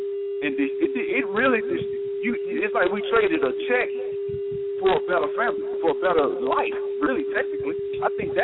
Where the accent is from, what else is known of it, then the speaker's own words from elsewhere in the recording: Alabama, United States; I'm from Alabama, a guy named A.G. Gaston.